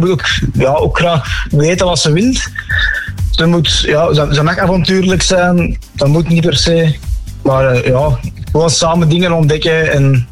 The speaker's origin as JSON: {"language": "Dutch", "town": "Koningshooikt", "region": "Antwerp", "country": "Belgium", "said": "Ik ben zelf een Koningsruid afkomstig."}